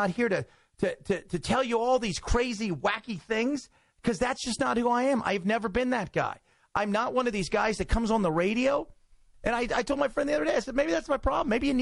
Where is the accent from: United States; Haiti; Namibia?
United States; I'm an American. I've got my faults.